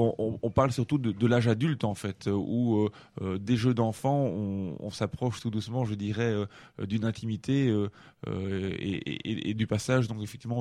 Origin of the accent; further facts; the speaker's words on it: Belgium; en tant que belge, j'écris effectivement les articles. Et puis Didier, qui est belge aussi, mais qui a plus de culture française que moi, repasse derrière moi parce que j'ai des tournures de phrases très belges et qu'en France, vous n'employez pas.